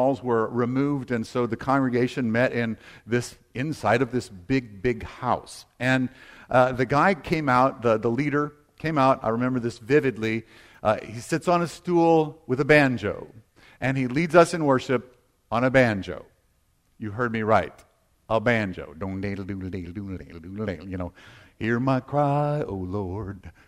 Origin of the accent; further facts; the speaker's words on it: the South, United States; I grew up in the church. I was raised in the South